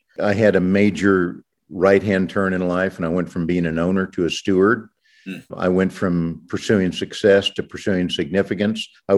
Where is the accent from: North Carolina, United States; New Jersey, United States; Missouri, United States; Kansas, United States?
Kansas, United States; So I'm a Kansas farm kid, grew up farming, learned the work ethic at a very early age, went to Kansas University my junior year.